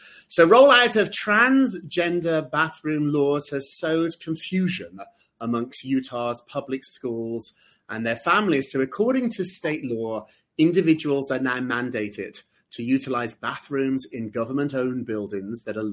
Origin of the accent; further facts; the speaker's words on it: United Kingdom; talking to my British friends, I'm from Britain